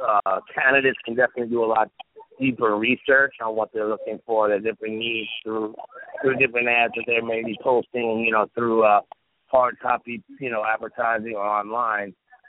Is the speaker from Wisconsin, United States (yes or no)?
no; New York, United States; Well, obviously, you know, we're both from New York